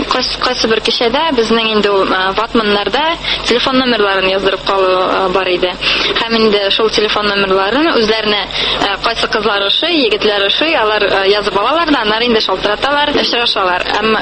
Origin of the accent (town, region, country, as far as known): Nizhnekamsk, Tatarstan, Russia; born or raised there; moved away